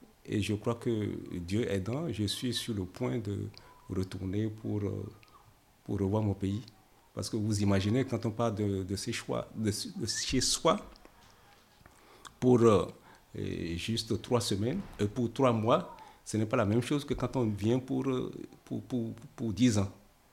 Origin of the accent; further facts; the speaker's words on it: Benin; Je suis originaire du Bénin, ex-Dahomey, situé dans la corne de l'Afrique de l'Ouest. Je suis à l'île Sud. Depuis 18 mars 2014.